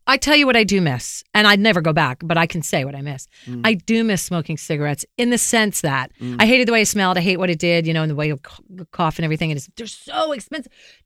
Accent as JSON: {"language": "English", "town": "South Plainfield", "region": "New Jersey", "country": "United States", "tie": "born or raised there", "said": "But where I grew up in South Plainfield, New Jersey, nobody was smoking crack or smack or glass or anything."}